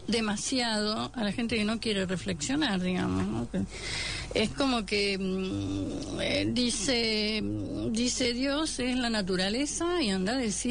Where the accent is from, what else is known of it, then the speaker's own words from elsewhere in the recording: Netherlands; Y yo digo, ¿cómo soy holandesa y no conozco el pensamiento de este señor?